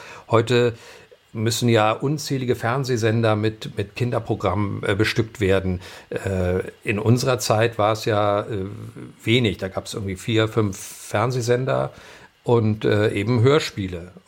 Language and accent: German; Berlin, Germany; now in Hamburg, Germany; weil ich bin 1980 von Berlin nach Hamburg umgezogen worden, sage ich mal, weil meine Eltern damals nach Hamburg gezogen sind und ich mit blutendem Herzen eben meine Heimat verließ und nach Hamburg kam